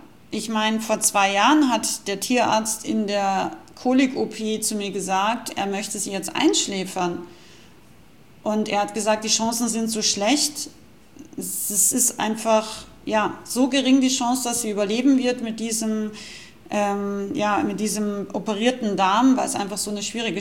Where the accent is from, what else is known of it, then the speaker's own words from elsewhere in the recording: Rauris, Salzburg, Austria; Ich komme aus Österreich. Ich bin aus dem Pinzgau. Ich komme aus dem wildesten Alpendorf. Dorf ungefähr, Rauris, genannt das Tal der Gesetzlosen